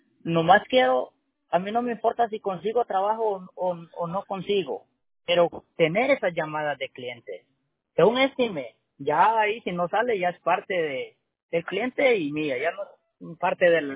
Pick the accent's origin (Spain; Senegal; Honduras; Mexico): Honduras; born there; Yo nací en Honduras.